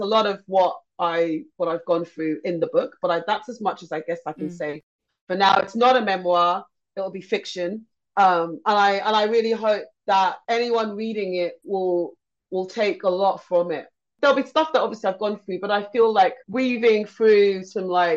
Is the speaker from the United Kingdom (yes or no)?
yes; London, United Kingdom; I wasn't born in London, but I grew up in London.